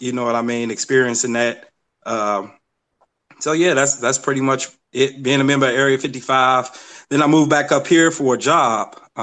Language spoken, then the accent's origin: English; Gary, Indiana, United States; also born or lived in Dyer; I'm originally from Gary, the home of the original Glenn Robinson.